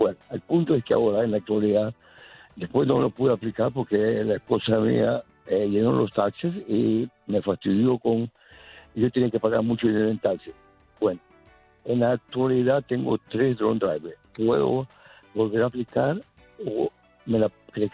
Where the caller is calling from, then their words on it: New Jersey, United States; soy de New Jersey.